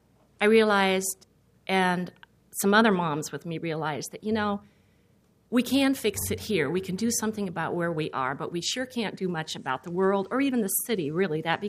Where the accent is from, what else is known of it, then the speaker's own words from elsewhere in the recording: Linton, United States; I'm from Linton, the Linton area, and I'm here.